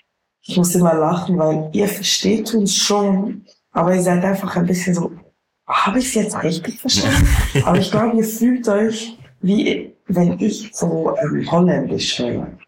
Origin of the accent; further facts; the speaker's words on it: Bern, Switzerland; accent: Bernese German; Ja, also unser Akzent ist wirklich so. Es gibt gute Akzente in der Schweiz, so, aber Berndeutsch ist schon the nicest one.